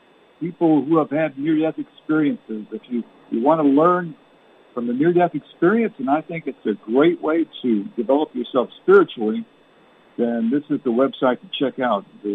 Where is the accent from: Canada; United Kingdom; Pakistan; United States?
Canada; Up there, I lived in Canada. Born and raised in Canada.